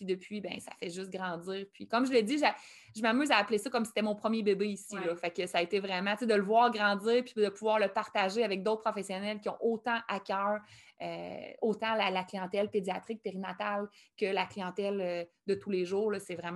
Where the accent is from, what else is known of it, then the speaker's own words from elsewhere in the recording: Sainte-Flore, Quebec, Canada; je suis une fille de Sainte-Flore, je viens de Sainte-Flore, j'aime le village de Sainte-Flore.